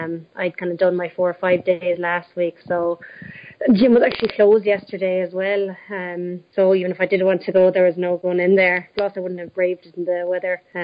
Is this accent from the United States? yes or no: no; Limerick, Munster, Ireland; now in Kilkenny, Ireland; So I'm actually originally from Limerick. I moved to Kilkenny in May 2015 when I got a permanent job.